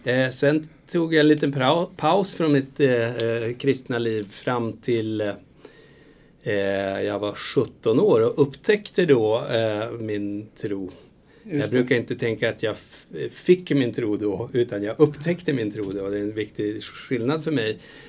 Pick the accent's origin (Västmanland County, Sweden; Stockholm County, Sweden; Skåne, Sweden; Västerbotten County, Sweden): Västerbotten County, Sweden; Umeå; Jag är från Umeå annars.